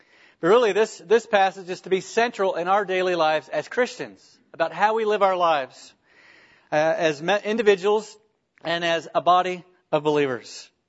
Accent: Florida, United States; In fact, the church that I grew up in Florida, the pastor took it from about 300 to his family and a few other people.

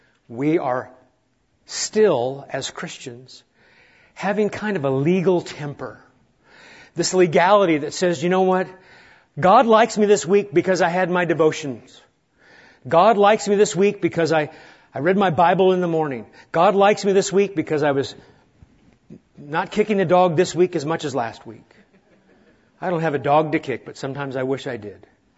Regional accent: Nebraska, United States; but I never did, even growing up in Nebraska.

